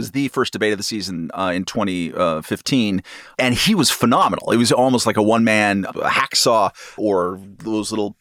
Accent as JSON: {"language": "English", "town": "Hollywood", "region": "California", "country": "United States", "said": "I'm like Andy Kaufman. I'm from Hollywood."}